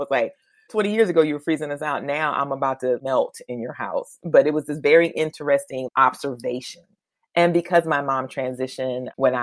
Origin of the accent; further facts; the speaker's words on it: Maryland, United States; also born or lived in North Carolina; I grew up both in Maryland and North Carolina.